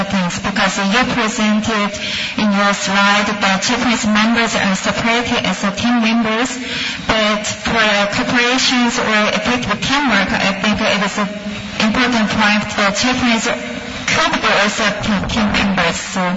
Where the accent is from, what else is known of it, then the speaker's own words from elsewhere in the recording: Germany; English is a second language; from Germany.